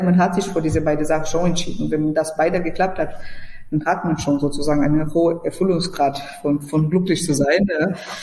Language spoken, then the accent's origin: German; Brazil; German is a second language; moved away as an adult; now in Germany; ich bin in Brasilien geboren, bin nach Deutschland als Erwachsener gekommen, habe ich mit 23 Jahre alt guten Tag gelernt